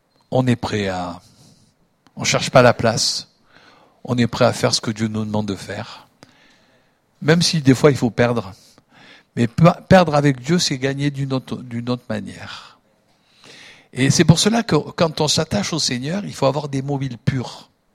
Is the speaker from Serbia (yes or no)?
no; Nice, Provence-Alpes-Côte d'Azur, France; J'ai été à Nice Nord, mon ancienne ville, puisque je suis niçois d'origine.